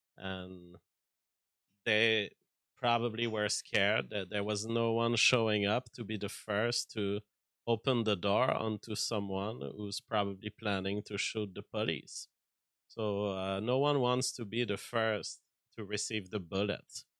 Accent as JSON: {"language": "English", "country": "United States", "said": "I'm an American. I don't have the snobbery of the European against yellow mustard."}